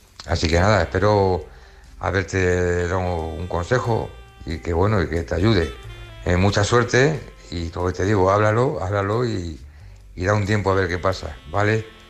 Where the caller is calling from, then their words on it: Móstoles, Community of Madrid, Spain; de Móstoles.